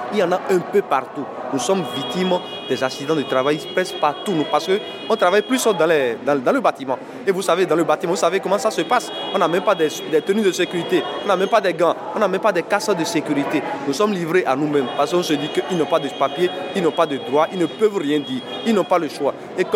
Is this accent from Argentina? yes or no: no; Benin; now in Marseille, France; Je suis originaire du Bénin.